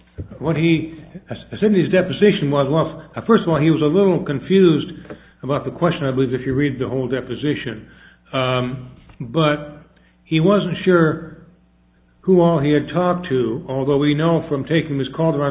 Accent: Cedar Rapids, Iowa, United States; I'm from Cedar Rapids, Iowa.

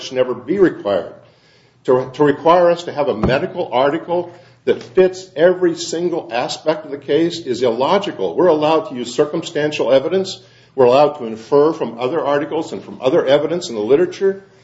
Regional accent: Iowa, United States; what I, growing up in Iowa, used to refer to as a case on all fours.

